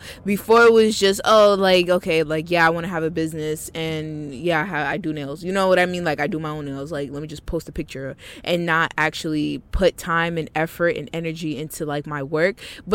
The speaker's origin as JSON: {"language": "English", "town": "Boston", "region": "Massachusetts", "country": "United States", "said": "know if you're from Boston, but if you are, shout out to you, my Bostonians. I'm at did you hear my accent?"}